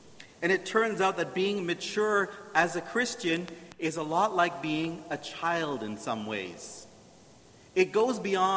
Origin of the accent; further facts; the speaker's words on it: Brampton, Ontario, Canada; I grew up in Brampton, so we didn't really know the country very well